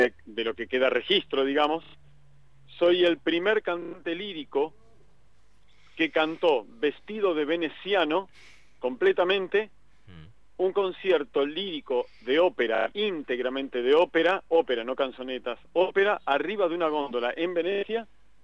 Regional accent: La Plata, Buenos Aires Province, Argentina; Yo soy de La Plata

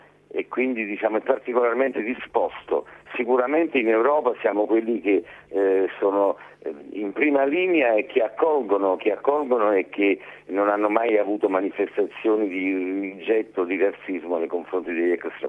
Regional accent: Naples, Campania, Italy; io vengo da Napoli, e il mare è la dimensione che ti porta, che ti proietta verso l'esterno

